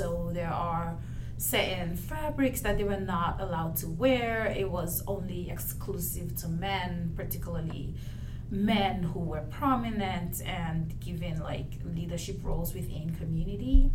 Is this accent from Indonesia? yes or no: no; Nigeria; now in United States; I came to the US about 7 years ago, and again, I'm from Nigeria and I identify as Igbo